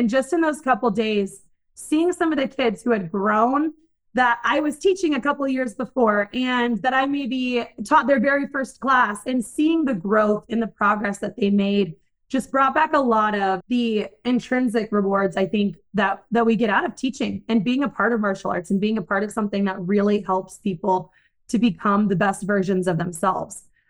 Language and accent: English; California, United States; born there; For as long as I can remember, I was born in California.